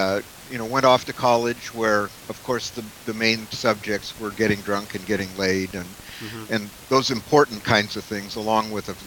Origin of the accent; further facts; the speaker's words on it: Tacoma, Washington, United States; also born or lived in Germany; Actually, you know, I was born in Tacoma.